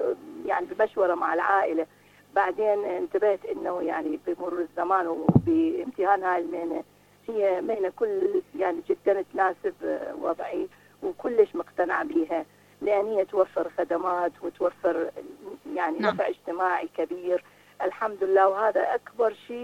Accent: Iran; عندنا في إيران نجحت المرأة في الطب النفسي

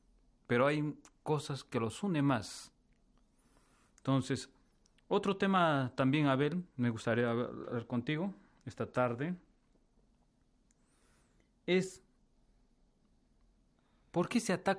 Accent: Peru; tú y yo, que somos de Perú

